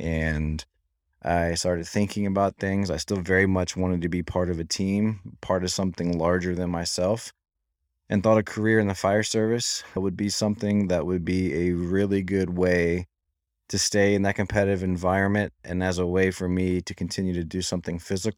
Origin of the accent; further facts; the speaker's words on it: Alexandria, Virginia, United States; I grew up in Alexandria, Virginia, born and raised.